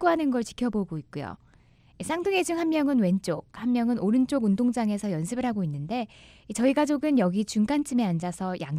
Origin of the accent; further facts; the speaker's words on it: Virginia, United States; 저는 버지니아에서 자랐는데 저도 어릴 때 지역 스포츠 팀에서 소프트볼을 했어요.